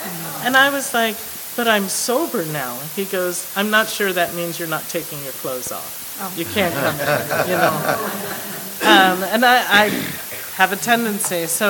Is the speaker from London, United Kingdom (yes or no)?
yes; London, United Kingdom; So I was born in London, I grew up there